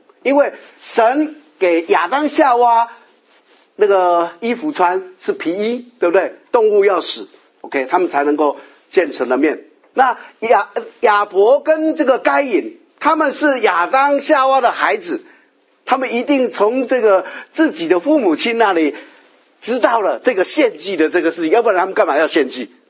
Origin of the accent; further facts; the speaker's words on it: China; 我们中国人有一个想法